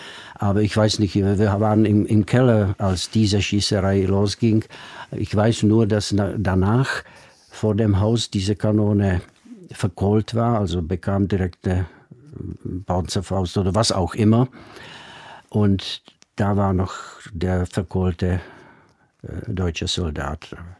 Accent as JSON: {"language": "German", "town": "Vysoké Mýto", "region": "Pardubice Region", "country": "Czechia", "tie": "born or raised there", "said": "bin ich geboren in Vysoké Mýto, das ist östlich von Prag, etwa 150 Kilometer nordöstlich. Und da wohnten wir direkt gegenüber einer Kaserne"}